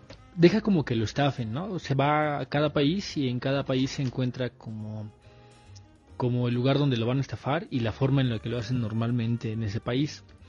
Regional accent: Mexico

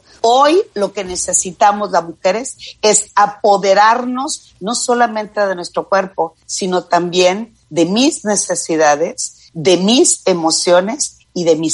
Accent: Culiacán, Sinaloa, Mexico; Y como buena norteña, yo soy de Culiacán

